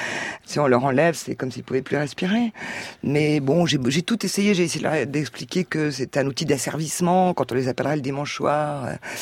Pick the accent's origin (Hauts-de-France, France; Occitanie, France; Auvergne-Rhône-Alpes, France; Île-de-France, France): Auvergne-Rhône-Alpes, France; Lyon; Quand on vient de Lyon, Paris c'est comme dans du beurre quoi.